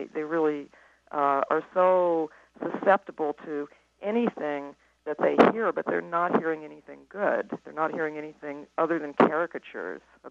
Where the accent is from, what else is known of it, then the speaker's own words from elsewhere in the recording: Texas, United States; And I grew up in Texas and went to public school.